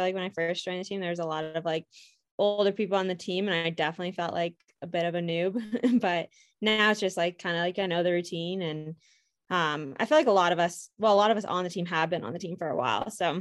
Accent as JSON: {"language": "English", "region": "Iowa", "country": "United States", "lives_now": "Portland, United States", "said": "So I am from Iowa and I ran at the University of Missouri, and then about 3-ish years ago, I think almost 4 now, I know, moved out to Portland and joined the Bowerman Track Club."}